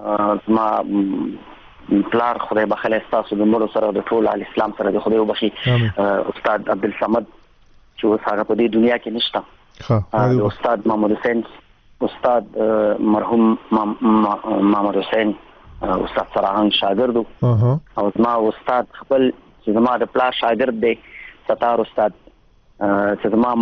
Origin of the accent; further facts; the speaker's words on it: Jalalabad, Nangarhar, Afghanistan; زه په جلال آباد ښار کې پیدا شوم په ریګ شامت خان منطقه او کلی ورته وای په هغه ځای کې پیدا شوم